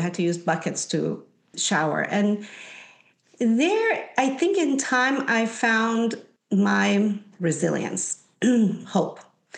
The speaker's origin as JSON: {"language": "English", "country": "Iran", "tie": "born or raised there", "said": "I was born and raised in Iran to a very loving family, youngest of five. And I was raised prior to the revolution in Iran."}